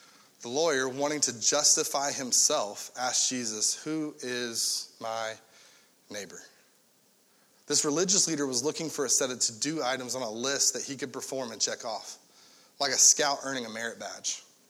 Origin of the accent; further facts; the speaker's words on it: the South, United States; Which is weird because growing up in the South, there's a thing called a mater sandwich.